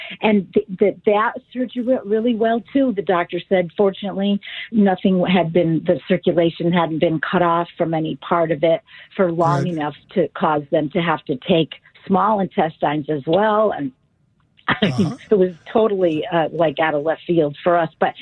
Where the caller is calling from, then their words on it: Newcastle, Washington, United States; Hi. Hi. I'm from Newcastle, Washington.